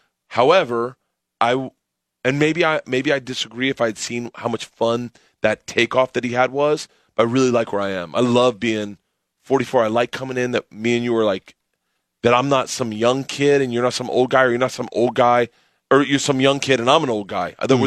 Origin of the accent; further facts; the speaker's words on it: Tampa, Florida, United States; I never ice skated in my life.